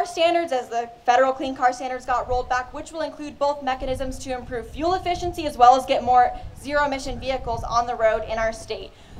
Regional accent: Colorado, United States; After moving back to my home state of Colorado, I found a job with Conservation Colorado.

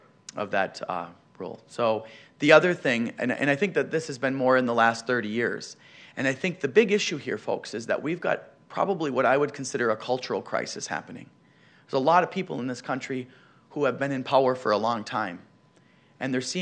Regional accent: Minnesota, United States; I know here in Maine, just like in my home state of Minnesota, you're going to be voting.

